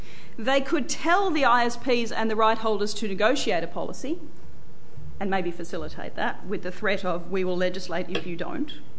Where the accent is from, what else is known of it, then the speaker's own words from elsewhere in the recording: Australia; Now, as an Australian, I can be terribly relaxed about this